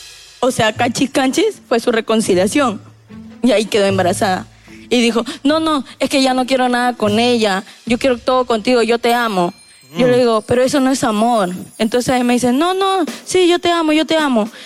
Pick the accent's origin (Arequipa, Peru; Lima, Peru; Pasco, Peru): Lima, Peru; San Juan de Lurigancho.